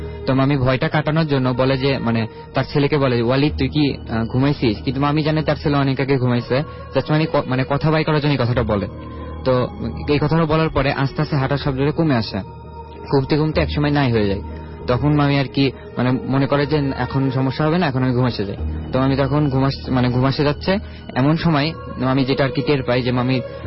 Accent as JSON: {"language": "Bangla", "town": "Dhaka", "region": "Dhaka Division", "country": "Bangladesh", "said": "আমি মিরপুর এক থেকে আসছি।"}